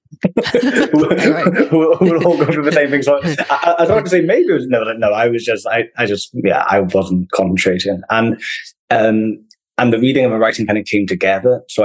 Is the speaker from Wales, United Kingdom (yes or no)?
yes; Caerphilly, Wales, United Kingdom; I grew up in Caerphilly, South Wales. I'm one of three.